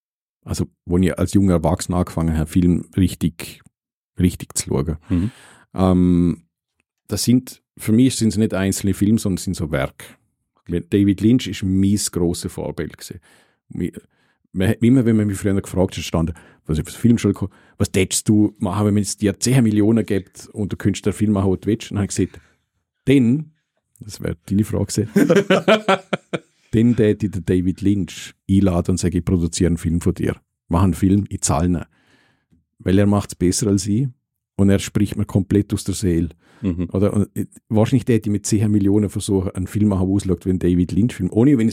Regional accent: Rimini, Emilia-Romagna, Italy; Aber so habe ich meine Kindheit empfunden in Rimini, in Italien.

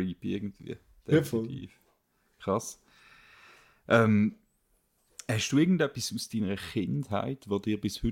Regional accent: Switzerland; dort, wo ich aufgewachsen bin, wo du einfach immer hast können trinken. In der Schweiz kannst du aus den Brunnen trinken.

